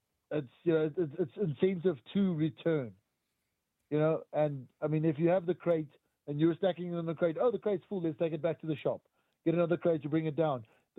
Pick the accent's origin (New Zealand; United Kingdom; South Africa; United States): South Africa; Well, originally South Africa.